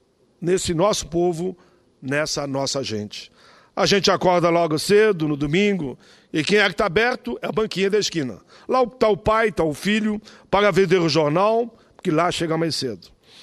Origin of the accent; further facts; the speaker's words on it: Rio Grande do Sul, Brazil; lá no meu estado, o Rio Grande do Sul.